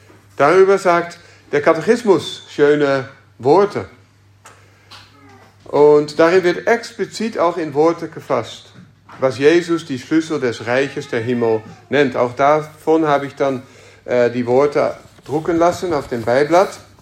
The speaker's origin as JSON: {"language": "German", "country": "Netherlands", "tie": "born or raised there", "said": "In den Niederlanden wird in den reformierten Kirchen oder wurde, wo ich aufgewachsen bin, auch nicht gesagt, dass jemand Mitglied wird"}